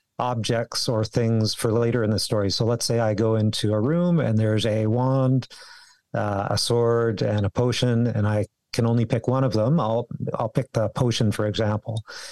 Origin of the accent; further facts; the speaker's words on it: Victoria, British Columbia, Canada; also born or lived in Calgary; now in Victoria, Canada; And then after 5 years, growing up in Victoria, I just could not take the Alberta winter. So it was either a heated garage or back to Victoria.